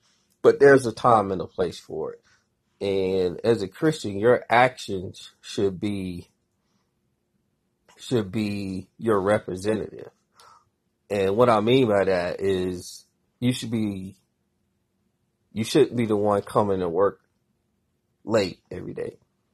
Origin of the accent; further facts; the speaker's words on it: Midwest, United States; I'm from the Midwest, so I'm not afraid to speak my mind, and a lot of people can't handle that.